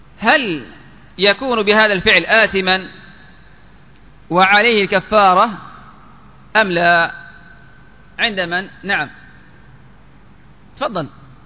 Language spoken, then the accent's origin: Arabic; Yemen; عندنا في اليمن ممكن، واقع صح أو لا؟